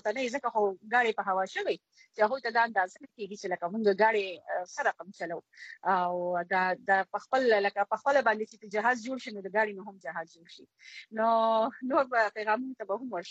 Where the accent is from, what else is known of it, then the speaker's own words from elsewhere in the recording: Karachi, Sindh, Pakistan; زه خو په کراچۍ کې پیدا لوي شي